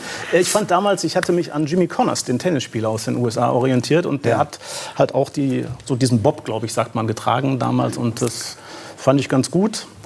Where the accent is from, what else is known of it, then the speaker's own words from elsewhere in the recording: Wanne-Eickel, North Rhine-Westphalia, Germany; ich komme aus Wanne-Eickel